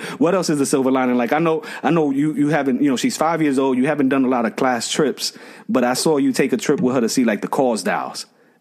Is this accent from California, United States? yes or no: no; Boston, Massachusetts, United States; Like, maybe you're being raised here in New York City, but I'm from Boston, and this is how we used to do it when I was growing up.